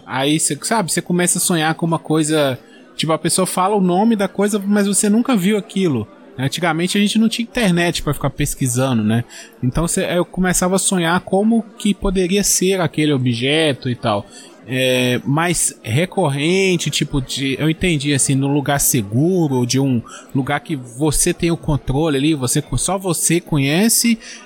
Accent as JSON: {"language": "Portuguese", "region": "Minas Gerais", "country": "Brazil", "tie": "born or raised there", "said": "Eu sou de Minas, interior de Minas. Eu cresci com a minha avó contando histórias, contando lendas e tal."}